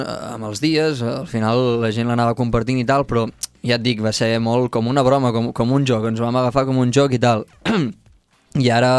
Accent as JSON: {"language": "Catalan", "region": "Catalonia", "country": "Spain", "said": "Realment, som nosaltres dos de l'Empordà"}